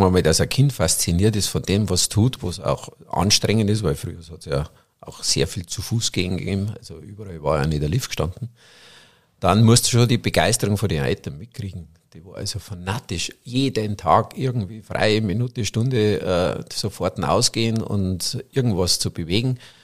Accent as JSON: {"language": "German", "region": "Bavaria", "country": "Germany"}